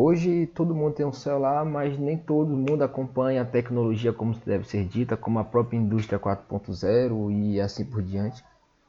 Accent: Bahia, Brazil; eu sou da Bahia, não sou de Salvador, infelizmente, mas estou bem perto dela.

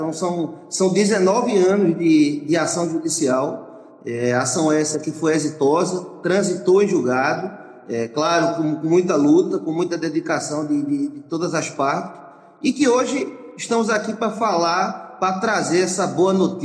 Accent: Pernambuco, Brazil; eu sou pernambucano

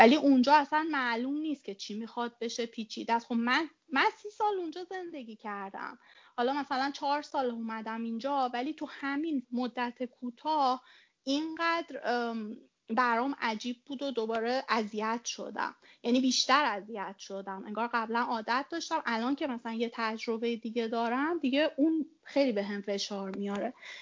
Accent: Iran; ولی اینکه من ایرانیم، شاید چون خب فارسی حرف میزنیم و خانوادم و اونجا و اینا

